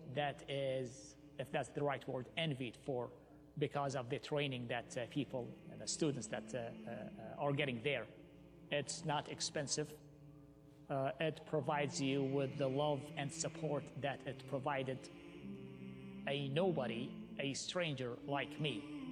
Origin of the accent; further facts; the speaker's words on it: Iraq; I'm from Iraq, which many churches do not want somebody who is a foreigner